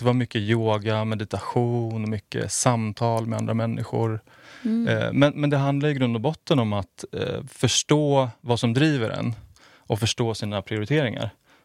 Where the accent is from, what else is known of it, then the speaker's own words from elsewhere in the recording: Stockholm County, Sweden; Jag är född utanför Stockholm. Har bott utanför Stockholm, flyttat in till Kungsholmen nu.